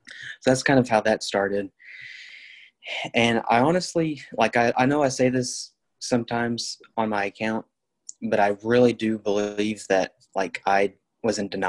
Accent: Midwest, United States; I am from the Midwest in the United States, and I'm 19 years old

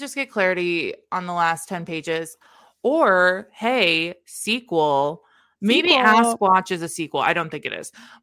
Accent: Midwest, United States; I'm sorry, I'm from the Midwest and never heard of this before

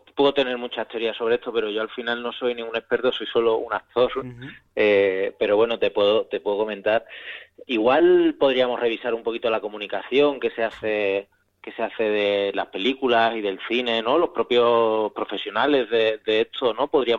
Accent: Seville, Andalusia, Spain; now in Madrid, Spain; porque yo soy de Sevilla y en mi círculo, por lo menos, no conocía nada que tuviese que ver con esto

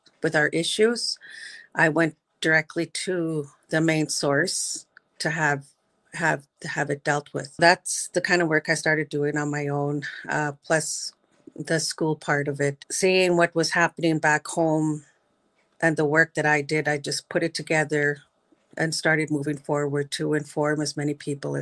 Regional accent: Alberta, Canada; I am from the Pagan Reserve, Pagan Nation, located that's east of Pincha Creek. I am Indigenous advocate. I do some work, started doing work up here in Calgary

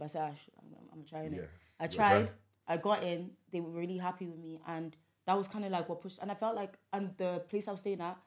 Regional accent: Ireland; moved away as an adult; now in United Kingdom; For me, obviously, I grew up in Ireland my whole life.

